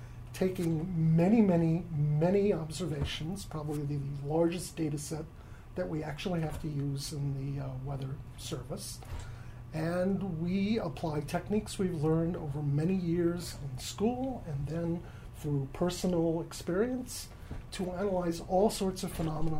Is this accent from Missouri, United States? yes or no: no; Syosset, New York, United States; My hometown is Syosset, New York, and my birthday, May 6th, 1955.